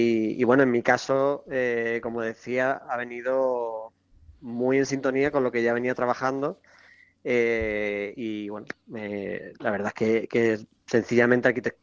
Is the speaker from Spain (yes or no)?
yes; Los Corrales, Andalusia, Spain; also born or lived in Seville / Barcelona / Paris; now in Aracena, Spain; soy de Los Corrales, ahí a poquitos kilómetros de Osuna, uh-huh. Aunque hice el bachillerato, de hecho, en Osuna también. Luego me mudé a Sevilla y seguidamente en Barcelona. También he estado casi 3 años en París y me mudé hace poco de nuevo